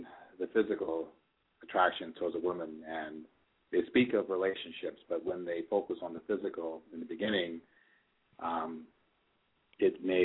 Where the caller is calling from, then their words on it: Piscataway, New Jersey, United States; I'm calling from Piscataway.